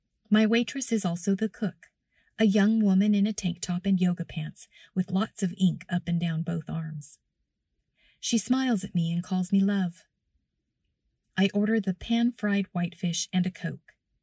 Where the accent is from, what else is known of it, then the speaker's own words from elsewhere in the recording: United States; I use the excuse of being American. I forgot about the metric system